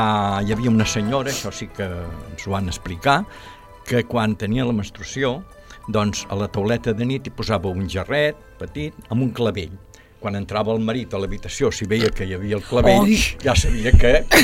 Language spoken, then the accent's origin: Catalan; Sabadell, Catalonia, Spain; com que som de Sabadell i anem a Barcelona